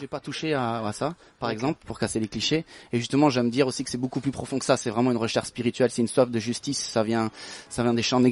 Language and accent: French; Amsterdam, North Holland, Netherlands; Je suis né à Amsterdam, j'ai aussi là-bas, c'est une ville qui est vraiment ancrée dans le reggae aussi, donc j'ai quand même grandi avec ça